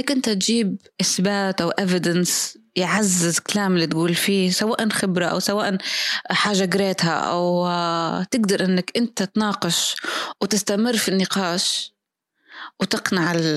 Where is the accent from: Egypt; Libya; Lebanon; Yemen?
Libya; accent: Libyan; بس مش متعودة نغير لهجتي. صعب جدا جدا علي أن نغير لهجتي، ما نشوفش اللهجة الليبية صعبة لينا يعني.